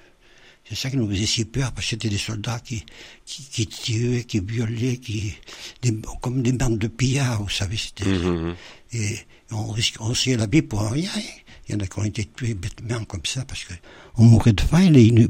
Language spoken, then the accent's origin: French; Champs-sur-l'Herbasse, Auvergne-Rhône-Alpes, France; Non, je suis originaire de Champs-sur-l'Herbasse, né dans une famille de parents agricoles.